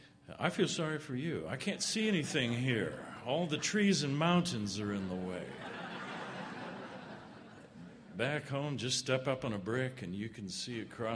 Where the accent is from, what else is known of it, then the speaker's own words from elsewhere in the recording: South Dakota, United States; And when I say I'm from South Dakota, I get looks from where is it to expressions of sympathy.